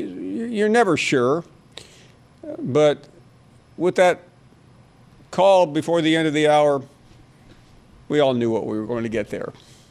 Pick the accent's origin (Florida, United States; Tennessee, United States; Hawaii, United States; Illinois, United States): Tennessee, United States; I'm not from East Tennessee. I'm from West Tennessee.